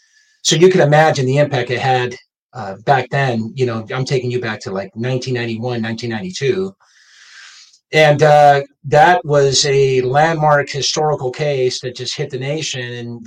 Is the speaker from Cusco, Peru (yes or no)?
no; Lima, Peru; now in United States; I was born and raised in Lima, Peru. So I came here in the, I don't want to give my age too much, but I came here in the 1980, actually. And I've been here for 40 plus years